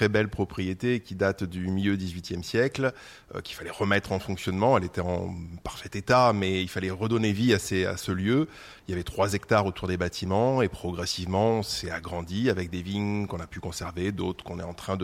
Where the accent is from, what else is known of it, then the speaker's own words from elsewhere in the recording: Vichy, Auvergne-Rhône-Alpes, France; also born or lived in Montpellier; Je suis natif de Vichy, donc c'était un peu plus limité, mais...